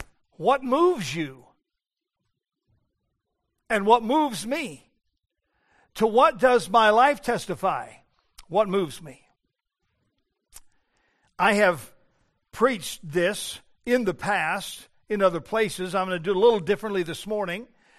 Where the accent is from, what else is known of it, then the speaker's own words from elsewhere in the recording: Denver, Colorado, United States; born there; I am an American citizen, born in Denver, Colorado, June the 1st, 1954, in Mercy Hospital.